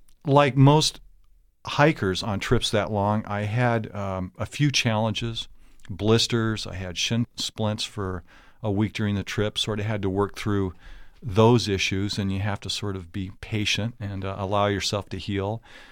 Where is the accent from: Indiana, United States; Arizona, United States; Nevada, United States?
Arizona, United States; Tucson; Well, I was born and raised in Tucson.